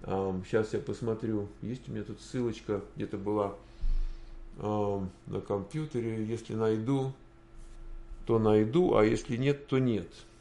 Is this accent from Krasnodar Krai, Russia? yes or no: no; Moscow, Russia; now in United States; все-таки мы из Москвы. И нам как-то привычно жить и в большой стране, и в большом городе.